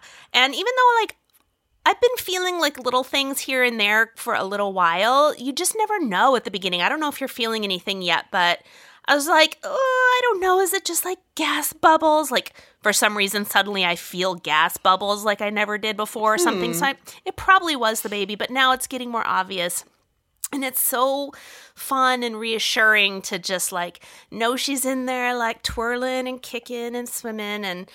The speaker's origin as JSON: {"language": "English", "town": "Phoenix", "region": "Arizona", "country": "United States", "tie": "born or raised there", "lives_now": "Southern California, United States", "said": "I grew up in Phoenix, and it's like, that's the temps I escaped from when I moved to Southern California."}